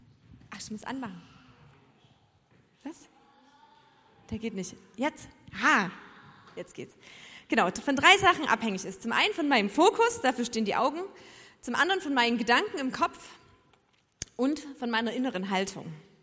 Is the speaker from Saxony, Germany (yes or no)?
yes; Chemnitz, Saxony, Germany; Genau, ich komme eigentlich aus Chemnitz.